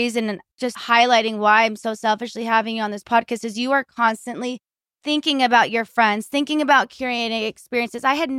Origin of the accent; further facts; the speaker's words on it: San Diego, California, United States; Growing up in San Diego, yeah.